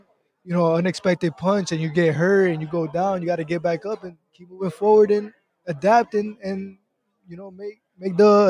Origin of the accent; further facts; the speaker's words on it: Miami, Florida, United States; my last fight in Miami, I got really emotional because I had all my family. I had it was my hometown